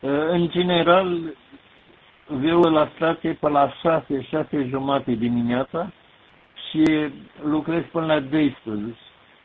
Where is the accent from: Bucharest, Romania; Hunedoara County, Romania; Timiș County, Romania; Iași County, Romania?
Bucharest, Romania; moved away; Și eu sunt bucureștean, dar sunt plecat de acum 73 de ani.